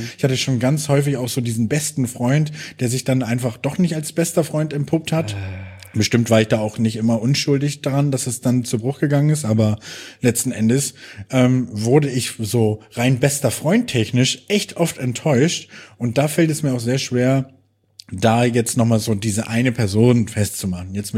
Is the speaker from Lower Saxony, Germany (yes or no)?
no; Bremen, Germany; als Bremer